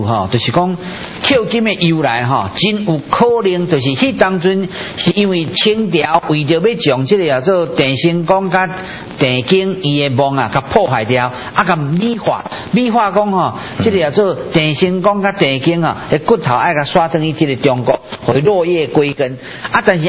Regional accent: Taiwan; 这是我们台湾人这句的风俗啦，

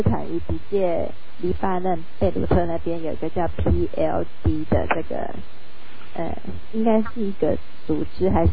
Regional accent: Taiwan; 那讲咱是不是咱是台湾人嘛？

